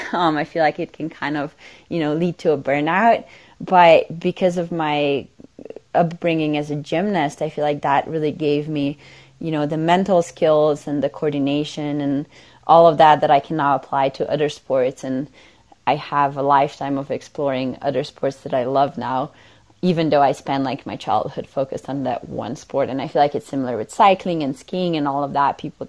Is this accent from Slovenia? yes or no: yes; Slovenia; growing up in Slovenia, I feel like we're a pretty small country. We only have 2 million people